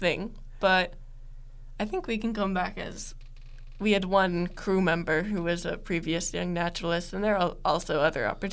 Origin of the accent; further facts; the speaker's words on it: Pennsylvania, United States; Yeah, I grew up in Frick Park area, so we went to Frick Park a lot as a family